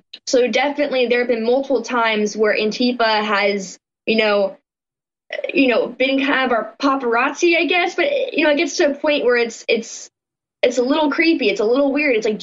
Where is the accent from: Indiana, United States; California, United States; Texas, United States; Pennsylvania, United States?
California, United States; Berkeley; I was born and raised in Berkeley.